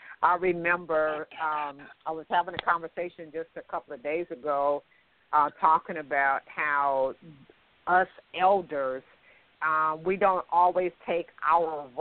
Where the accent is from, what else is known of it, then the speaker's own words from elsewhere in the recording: Watts, California, United States; now in Atlanta, United States; I've been in Atlanta about 22 years now, Candy, but I was born and raised in Watts, graduated from Jordan, and had a youth organization right there in South Central on Vermont and Manchester.